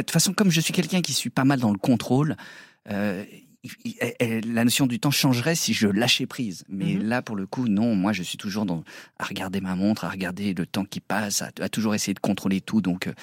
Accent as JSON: {"language": "French", "town": "Verberie", "region": "Hauts-de-France", "country": "France", "said": "Moi, j'étais de Verberie"}